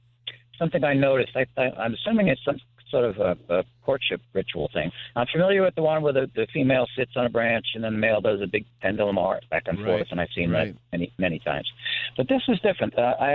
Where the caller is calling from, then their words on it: Earlton, New York, United States; I'm calling from Earlton, New York.